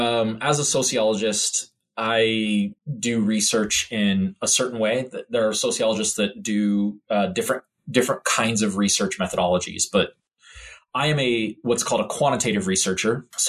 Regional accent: Rust Belt, United States; And I grew up in the Rust Belt, which I think sort of influenced that as well

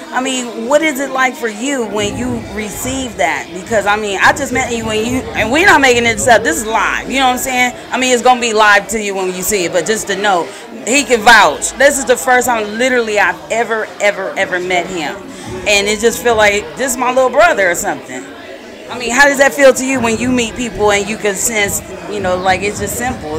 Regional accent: Compton, California, United States; But I'm like, look, I'm from Compton. I keep it ready, right?

